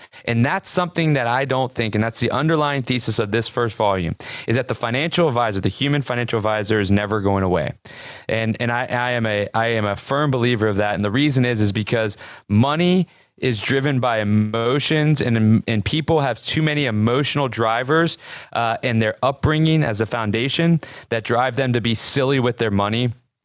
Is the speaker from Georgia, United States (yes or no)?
yes; Atlanta, Georgia, United States; I'm from the South, Atlanta